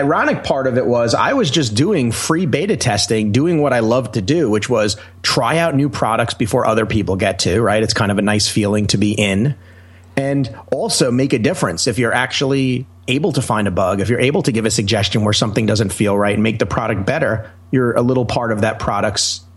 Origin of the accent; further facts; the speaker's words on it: New York, United States; I'm from New York originally, and there was a very famous Apple store on Long Island